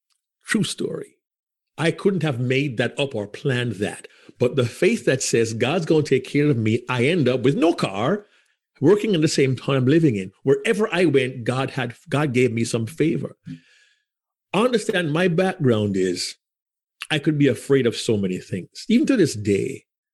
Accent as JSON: {"language": "English", "country": "Jamaica", "tie": "born or raised there", "said": "as you can tell, I'm Jamaican, but I grew up in a family of faith."}